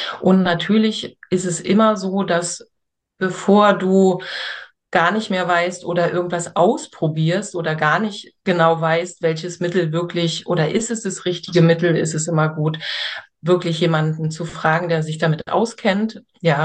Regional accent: Berlin, Germany; born there; ich bin ja in Berlin in Friedrichshain geboren, also ein Kind des Ostens

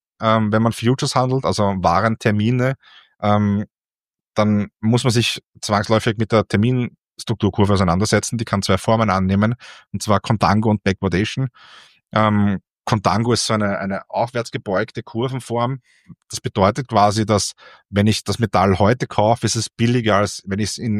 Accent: Austria; Bei uns in Österreich

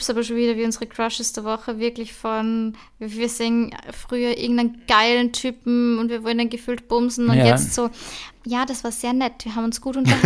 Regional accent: Salzburg, Austria; weil meine Eltern haben ja damals ein Restaurant gehabt in Salzburg und ich bin ja eigentlich so in der Gastro aufgewachsen

